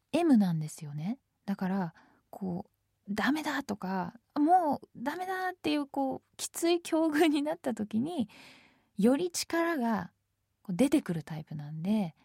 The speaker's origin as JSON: {"language": "Japanese", "region": "Tokyo", "country": "Japan", "tie": "born or raised there", "said": "私はもう生まれ育ちが都内のもんですから"}